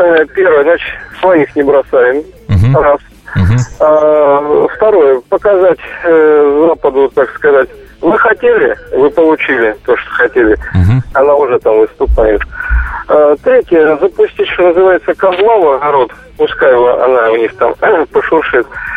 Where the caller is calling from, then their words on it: Lipetsk, Lipetsk Oblast, Russia; А, это я вот из Липецка.